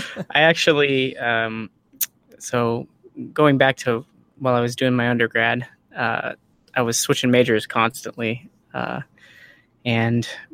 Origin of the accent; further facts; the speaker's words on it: Arizona, United States; went back to my hometown in Arizona. It's a small town with a college, a community college.